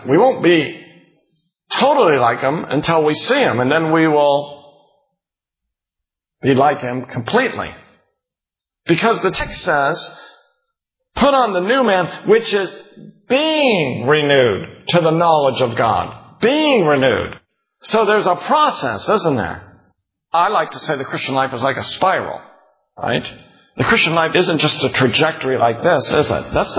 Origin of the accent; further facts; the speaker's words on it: United States; It doesn't strike us as Americans as much. You know, I'm half German and I'm half Irish, and a lot of us are like that, kind of mutts, aren't we?